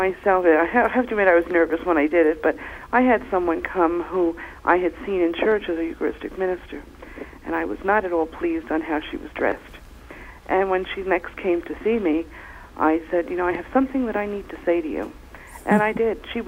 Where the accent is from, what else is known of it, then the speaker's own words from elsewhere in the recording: New York, United States; I'm from New York.